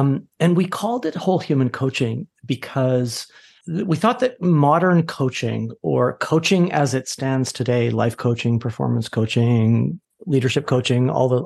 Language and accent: English; British Columbia, Canada; I remember sort of idyllically growing up in the Okanagan, you know, an orchard, and it was really fairy tale land with dogs and animals.